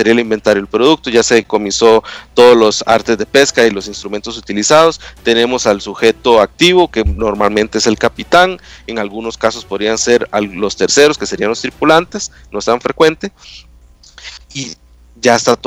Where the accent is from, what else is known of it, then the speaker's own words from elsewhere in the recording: Costa Rica; nuestro propio capital social que tenemos como costarricenses